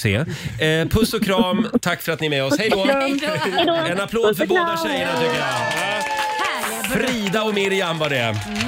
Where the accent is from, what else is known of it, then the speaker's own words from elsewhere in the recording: Sweden; Men jag är svensk, vet du.